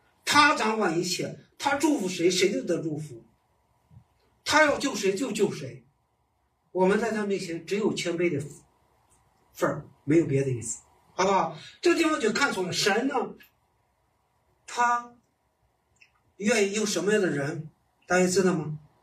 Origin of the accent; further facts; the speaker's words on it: China; 我们中国人说鸡犬升天